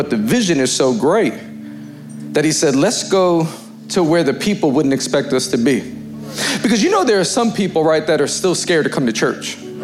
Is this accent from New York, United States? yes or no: yes; New York, United States; now in Dallas, United States; I'm born and raised in New York. You could probably hear it in my accent. Let's go, New York.